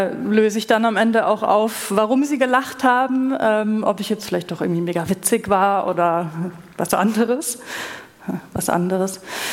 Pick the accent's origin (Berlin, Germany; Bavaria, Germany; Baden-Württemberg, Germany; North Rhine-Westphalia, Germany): Bavaria, Germany